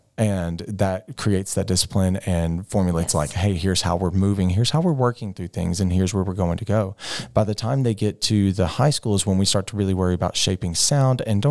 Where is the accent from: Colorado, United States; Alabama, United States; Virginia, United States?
Alabama, United States; Jacksonville; So quick backstory is I'm from Jacksonville, Alabama, and I graduated from JSU, also went to Gadsden State Community College.